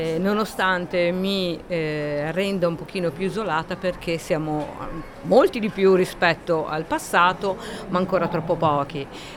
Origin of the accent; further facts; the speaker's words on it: Genoa, Liguria, Italy; perché appunto sono di Genova